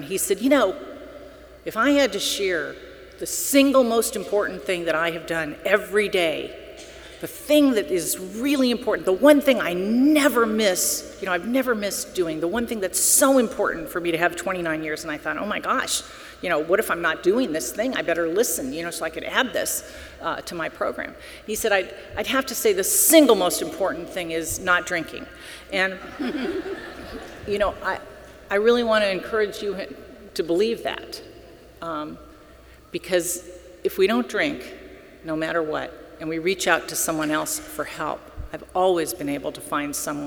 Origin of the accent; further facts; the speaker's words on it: Venice Beach, California, United States; because I'm from Venice Beach and we have to have tough feet